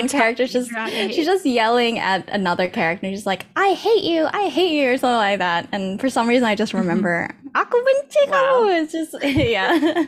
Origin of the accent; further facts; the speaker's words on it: Bangkok, Thailand; also born or lived in Indonesia; I was growing up, at least at the time of all of this, would have been Indonesia and Bangkok, Indonesia and Thailand. And so that's Asia.